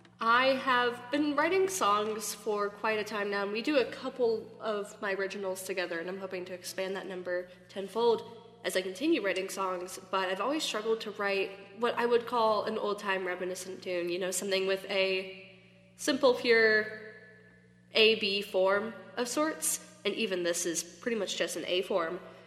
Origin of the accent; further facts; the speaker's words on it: Appalachia, United States; which growing up in the Appalachian region, you really wouldn't expect to come last